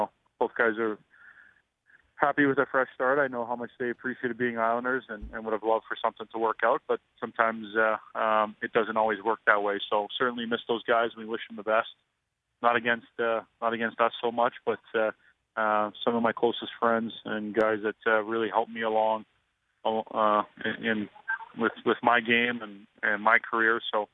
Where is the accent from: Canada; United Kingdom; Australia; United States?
Canada; Toronto, Ontario; growing up in Toronto